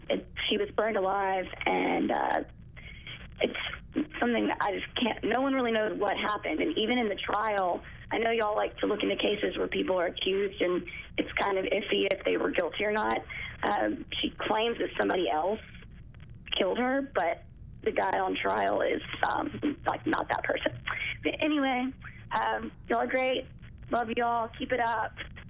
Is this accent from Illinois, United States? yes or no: no; Mississippi, United States; I'm from Mississippi